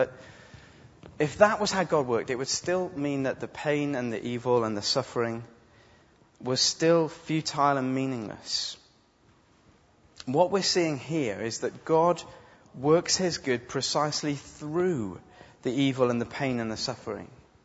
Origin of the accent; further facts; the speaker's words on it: United Kingdom; I know we're British.